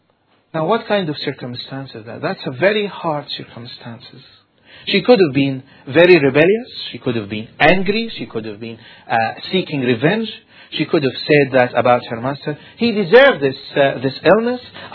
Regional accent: Egypt; We are both Middle Eastern, and he knew that I'm from Egypt.

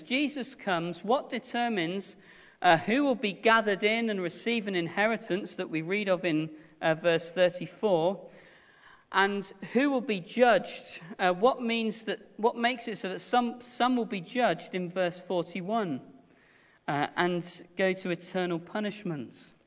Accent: England, United Kingdom; My parents are English. My grandparents are English. In fact, I don't know how far back I have to go to find anyone who's not English. It's core to me. I am English. It's who I am.

